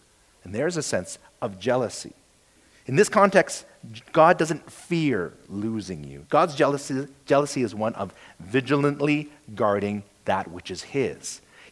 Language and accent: English; Canada; I'm so Canadian.